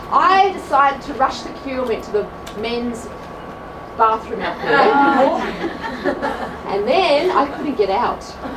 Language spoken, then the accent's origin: English; Melbourne, Victoria, Australia; I'm actually from Australia, Melbourne, Australia.